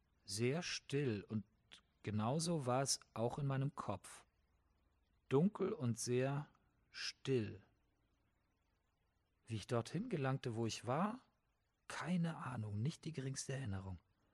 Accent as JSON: {"language": "German", "region": "Zug", "country": "Switzerland", "tie": "born there", "moved": "as an adult", "said": "Zug ist meine Heimat, was so viel heißt wie, ich bin in Zug geboren."}